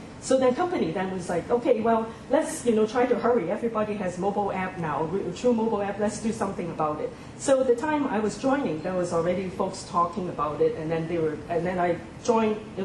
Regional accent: Chicago, Illinois, United States; I was at a US cellular, cell phone provider company based in Chicago, and that's where I'm from, too. I'm from Chicago.

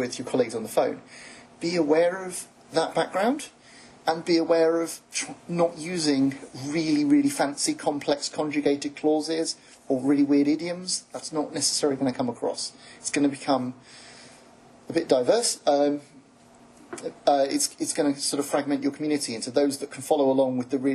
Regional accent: England, United Kingdom; I mean, I speak English. I'm from England.

